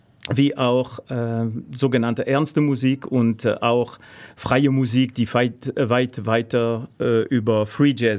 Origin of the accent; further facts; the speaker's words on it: Barcelona, Catalonia, Spain; German is a second language; also ich bin sozusagen intellektuell französisch gewachsen, komme aber tatsächlich aus Nordspanien, aus Katalonien, geboren in Barcelona.